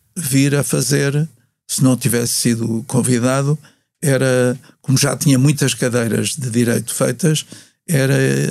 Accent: Porto, Portugal; É verdade, estou muito ligado ao Porto, nasci no Porto, a minha infância e juventude foram passadas no Porto.

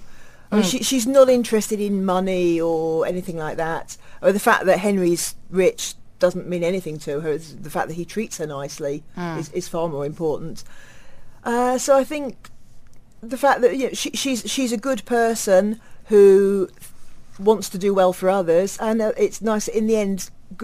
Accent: South East England, United Kingdom; I grew up in the New Forest, but I've lived abroad. I've lived in a lot of different places

